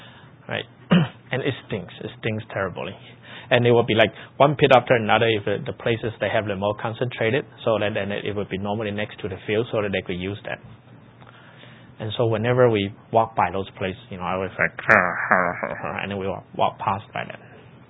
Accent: China; I grew up in China. I actually grew up in little villages. Actually, when I was young, we didn't even have electricity. And I think up to today that the house that I grew up with still doesn't have running water.

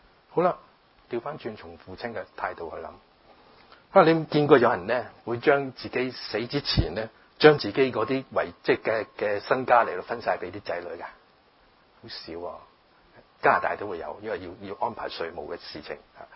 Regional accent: China; 即係西人嘅湯，唔係我中國人嘅湯嚇。

